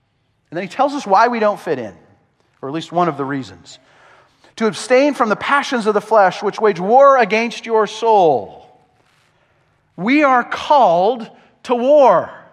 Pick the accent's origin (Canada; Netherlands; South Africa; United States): Canada; although I am a Canadian, first and foremost, I am a Christian.